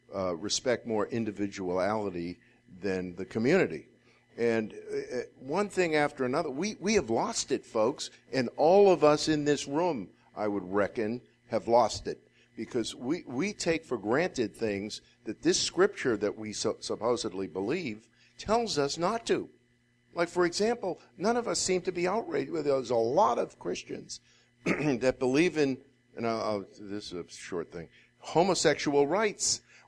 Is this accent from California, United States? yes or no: no; Boston, Massachusetts, United States; And I grew up in Boston, and there was a lot of influence of the Catholic Church there.